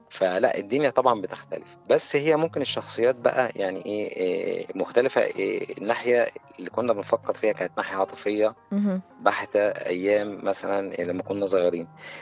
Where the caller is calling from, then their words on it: Cairo, Cairo Governorate, Egypt; من القاهرة.